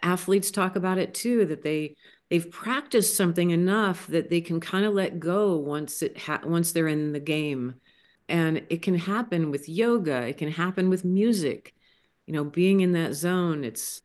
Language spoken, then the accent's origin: English; Tucson, Arizona, United States; I grew up in Tucson, the Sonoran Desert, so the desert is in my blood.